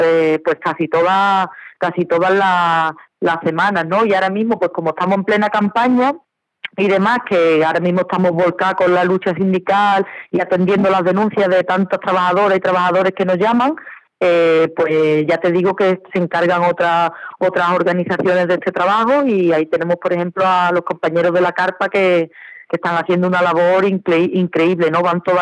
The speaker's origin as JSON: {"language": "Spanish", "town": "Escacena del Campo", "region": "Andalusia", "country": "Spain", "said": "Mi pueblo se llama Escacena del Campo, y es un pueblo muy pequeñito, de unos 1.800 habitantes, aquí en la provincia de Huelva, está justo en el límite entre Huelva y Sevilla"}